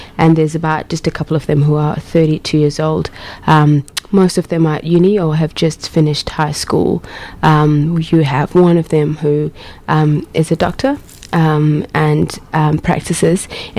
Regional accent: Durban, KwaZulu-Natal, South Africa; moved away as an adult; now in Australia; I was born in South Africa in Durban, which is a city within KwaZulu-Natal, just on the coast of Durban. Grew up there all my life. First came to Australia just in November last year.

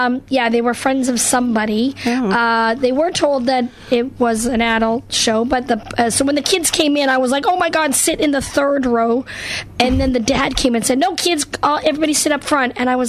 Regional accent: the Prairies, Canada; also born or lived in Western Canada / Los Angeles, United States; now in North Carolina, United States; Yep, I grew up in Canada and in the middle of the country in the prairies, and then I moved out to Western Canada, and then I moved to Los Angeles in 1997.

